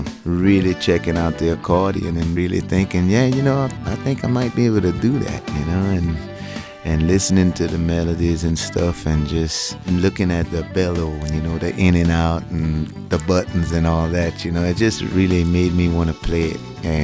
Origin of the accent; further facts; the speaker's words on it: Mallette, Louisiana, United States; Well, growing up in Mallette was real simple. It was all about family. It was about church. It was about music. It was about food.